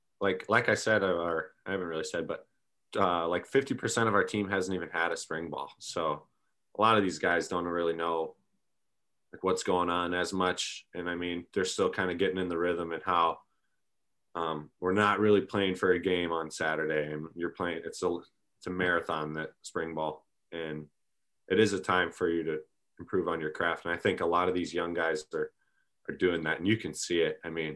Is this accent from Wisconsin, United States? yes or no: yes; Madison, Wisconsin, United States; I mean, I grew up in Madison. I grew up a Badger.